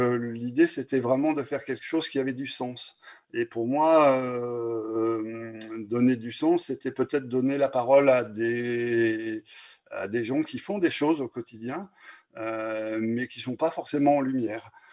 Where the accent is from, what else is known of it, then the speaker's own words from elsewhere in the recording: Grenoble, Auvergne-Rhône-Alpes, France; je suis arrivé depuis un an dans la Drôme. Je viens de Grenoble, en fait, même si j'ai des attaches dans la région, à Annonay notamment.